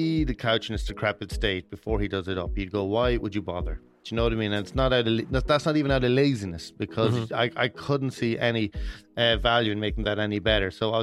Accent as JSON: {"language": "English", "town": "Kells", "region": "County Meath", "country": "Ireland", "tie": "born or raised there", "said": "You know, growing up, I had a wonderful community in my hometown in Kells."}